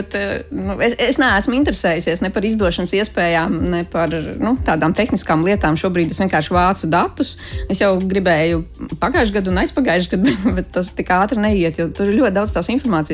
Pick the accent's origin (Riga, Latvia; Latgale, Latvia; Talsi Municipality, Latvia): Riga, Latvia; Nu, es vispār esmu rīdzinieks